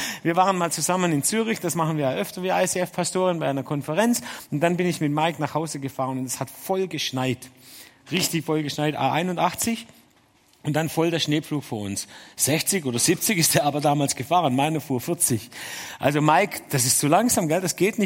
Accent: Dettingen, Baden-Württemberg, Germany; accent: Swabian; Und ich muss sogar richtig mich anstrengen, hier Hochdeutsch zu sprechen, weil ich komme eigentlich aus Dettingen, gell? Und das ist ja nicht so weit weg von hier. Und dann spricht man richtig schön Schwäbisch, wie bei euch auch.

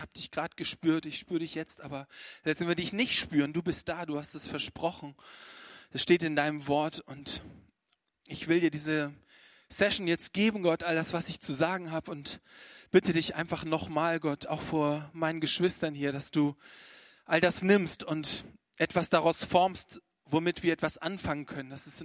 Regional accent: Hamburg, Germany; Ich komme aus der Hansestadt Hamburg, dort bin ich aufgewachsen

